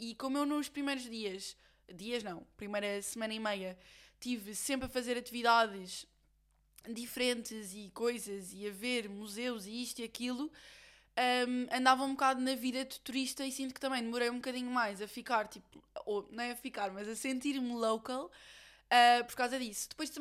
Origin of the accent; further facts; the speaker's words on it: Lisbon, Portugal; eu conheço a Florença melhor do que Lisboa, que é a minha cidade natal, onde eu sempre vivi